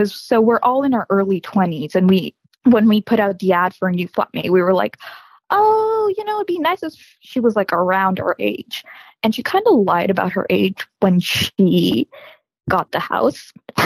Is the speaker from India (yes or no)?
yes; India; also born or lived in United States; now in London, United Kingdom; So my accent is confusing. That's because I lived in the U.S. until I was 5. And then I moved to India, and then now I live in London.